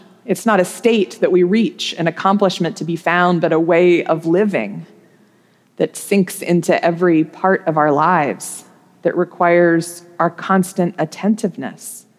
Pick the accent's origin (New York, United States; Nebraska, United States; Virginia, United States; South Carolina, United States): Nebraska, United States; When I was in high school, one of these stories came out of my home state of Nebraska.